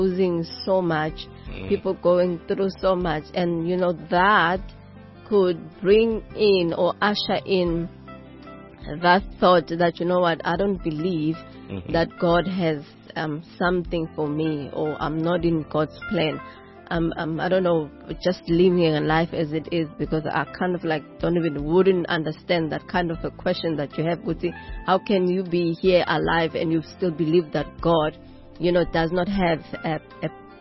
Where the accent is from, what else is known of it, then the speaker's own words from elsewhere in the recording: South Africa; I'm South African, of course. 11 languages, right?